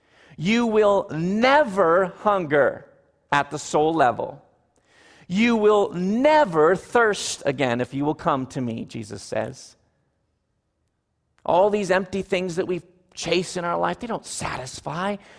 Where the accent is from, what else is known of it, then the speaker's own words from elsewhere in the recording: Canada; I'm Canadian myself